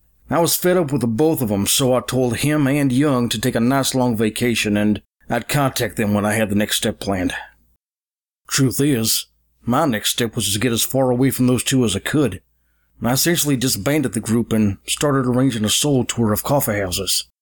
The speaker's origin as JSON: {"language": "English", "town": "Portsmouth", "region": "Ohio", "country": "United States", "tie": "born or raised there", "said": "my coffeehouse tour took me further and further east until I got back to my hometown of Portsmouth, Ohio. It felt good to be back."}